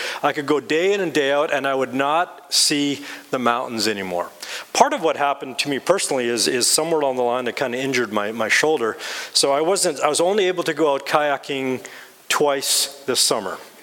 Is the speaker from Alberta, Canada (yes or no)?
yes; Edmonton, Alberta, Canada; also born or lived in Manitoba; I'm a prairie boy, so I was raised in Edmonton. And so Edmonton, I was actually raised about three blocks away from Refinery Row.